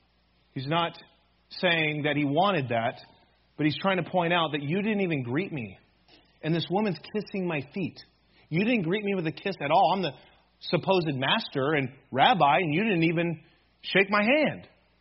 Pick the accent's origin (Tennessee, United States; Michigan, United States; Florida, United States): Michigan, United States; I grew up in West Michigan. My parents were Christians. I went to church like every week.